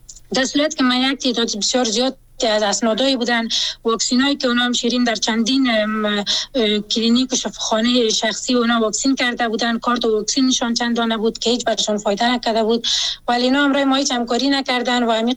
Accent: Afghanistan; خودم یک شهروند هستم، از افغانستان هستم

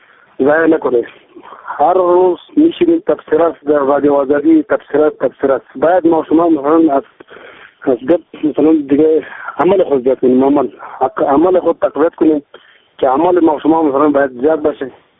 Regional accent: Afghanistan; کل ما شما افغان هستیم.

